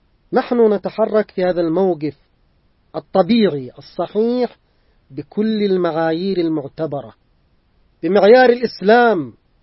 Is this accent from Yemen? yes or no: yes; Yemen; نحن كشعب يمني كان موقفنا واضحا ومعلنا من بداية هذه الجولة